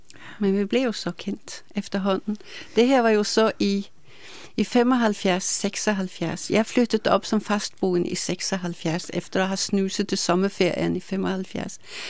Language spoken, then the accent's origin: Danish; Norway; Danish is a second language; now in Denmark; dansk, men når jeg er norsk, så fik jeg 11 i dansk til eksamen